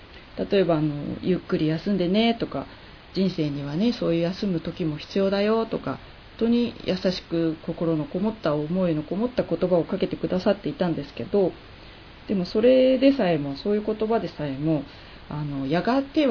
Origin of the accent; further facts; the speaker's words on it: Yokohama, Kanagawa, Japan; 地元の横浜、それから横須賀とか、時々都内のライブハウス